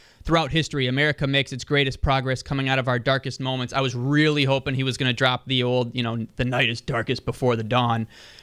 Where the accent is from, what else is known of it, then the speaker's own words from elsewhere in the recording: Germantown, Wisconsin, United States; recently, Germantown, my hometown, has been in the news for a pride display that was put up at the library.